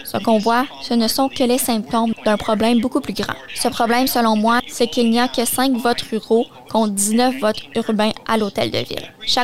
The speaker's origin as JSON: {"language": "French", "town": "Ottawa", "region": "Ontario", "country": "Canada", "tie": "born or raised there", "said": "Je suis né à Ottawa et j'y ai toujours vécu."}